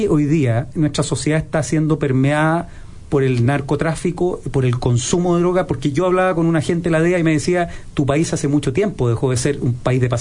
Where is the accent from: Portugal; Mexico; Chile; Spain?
Chile; nosotros somos corruptos como chilenos